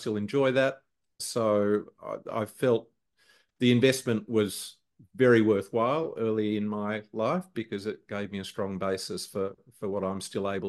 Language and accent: English; Canberra, Australian Capital Territory, Australia; also born or lived in Singapore; So I was born in Canberra and I still live in Canberra, but I've spent periods of my life away, including when I was very young. We spent as a family a couple of years living in Singapore.